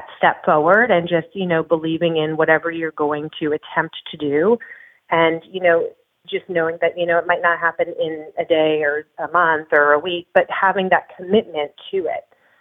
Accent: New Jersey, United States; And I mean, I'm from New Jersey.

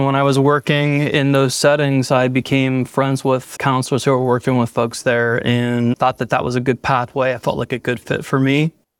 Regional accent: Ohio, United States; I grew up in Northeast Ohio

